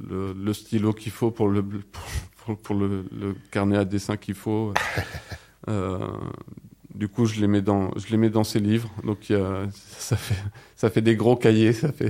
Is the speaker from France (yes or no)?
yes; France; accent: French; Je reste français, donc c'est plus, il y a plus de flow en français.